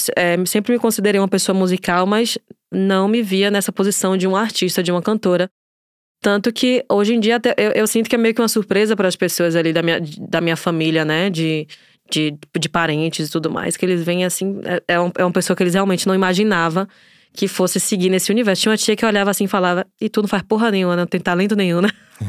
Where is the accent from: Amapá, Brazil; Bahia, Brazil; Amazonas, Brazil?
Bahia, Brazil; Feira de Santana; eu sou cantora, compositora, venho de Feira de Santana, interior da Bahia.